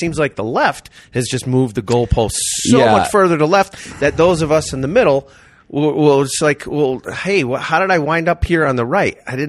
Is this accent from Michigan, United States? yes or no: no; Massachusetts, United States; We grew up in the same part of we grew up in Massachusetts.